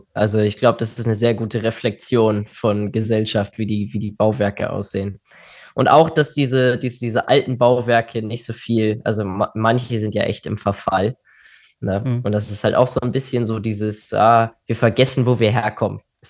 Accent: Northern Germany, Germany; in Deutschland regnet es halt einfach so viel, vor allem aus dem Norden, wo ich herkomme

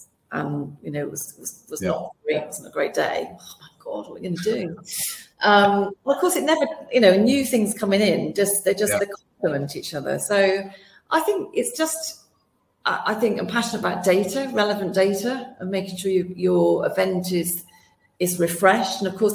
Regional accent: Wigan, North West England, United Kingdom; moved away as an adult; When I was 18, I came from Wigan going to, I failed my A-levels. That's why I went to Bristol Poly at the time.

